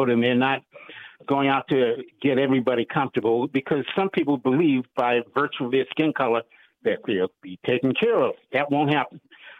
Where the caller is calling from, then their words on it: Upper Marlboro, Maryland, United States; I'm calling from Upper Marlboro.